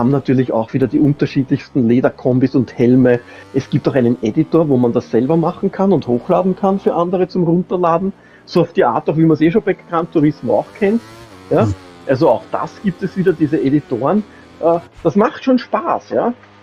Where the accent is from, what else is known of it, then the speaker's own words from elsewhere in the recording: Austria; Stört mich als Österreicher nicht, ja?